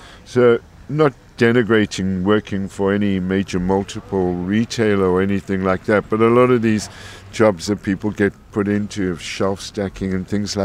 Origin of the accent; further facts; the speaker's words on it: South Africa; moved away as an adult; now in United Kingdom; I'm South African, and I came to the UK in 1999.